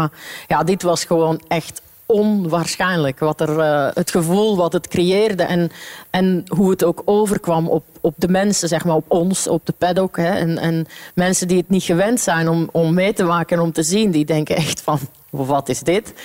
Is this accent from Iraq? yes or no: no; Belgium; also born or lived in London; now in Netherlands; ik ben Belg en ik woon gewoon in Nederland en dan nu deels in Londen.